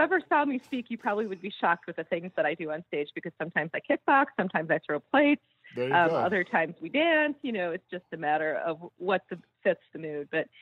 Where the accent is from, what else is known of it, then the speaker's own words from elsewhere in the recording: Michigan, United States; I'm originally from Michigan. The soil is very different in southern Michigan.